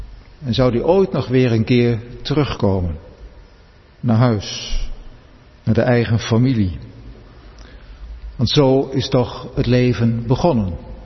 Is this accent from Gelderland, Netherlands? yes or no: yes; Gelderland, Netherlands; Ik kom zelf uit de Gelderse Achterhoek, waar je vaak drie generatiegezinnen had van grootouders, ouders, kinderen die bij elkaar op een boerderij woonden.